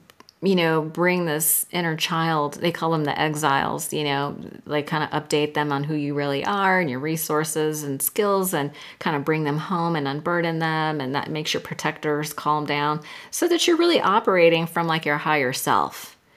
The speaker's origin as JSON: {"language": "English", "region": "California", "country": "United States", "said": "I am from Silicon Valley, and I was in high tech sales"}